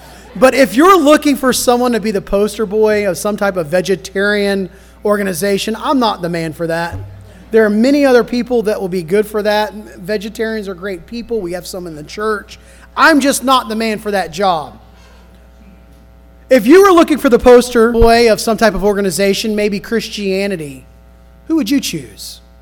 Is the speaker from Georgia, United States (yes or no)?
yes; Tybee Island, Georgia, United States; And I thought, well, I grew up on Tybee.